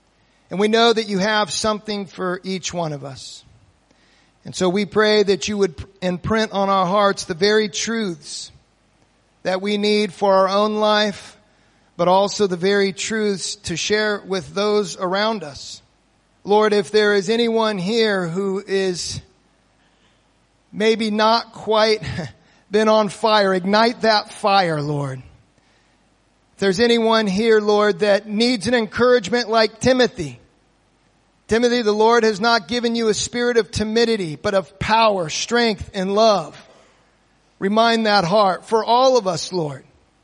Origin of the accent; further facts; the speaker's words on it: Harrisonburg, Virginia, United States; I am from Harrisonburg, Virginia, Horizon Christian Fellowship.